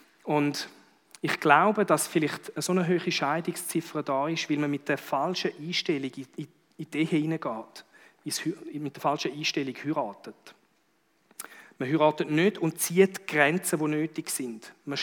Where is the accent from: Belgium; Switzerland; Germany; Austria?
Switzerland; Wir sind eine Bundesgenossenschaft hier in der Schweiz.